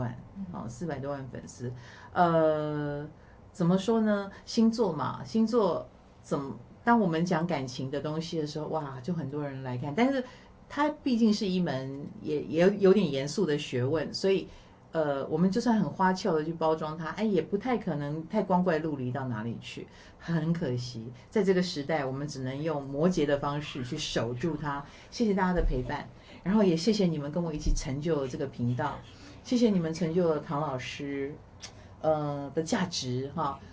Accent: Taiwan; born there; 我也觉得我是为了台湾而生的，就是所以我生在台湾嘛

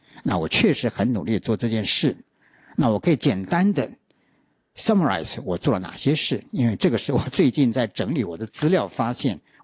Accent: Taiwan; also born or lived in Taipei; 我是从南部来的，所以呢我住在宿舍里面

